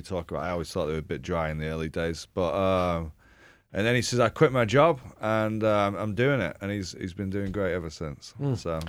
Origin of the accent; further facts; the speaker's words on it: England, United Kingdom; You know, I grew up in pubs in England, and it was like a neighborhood community meeting space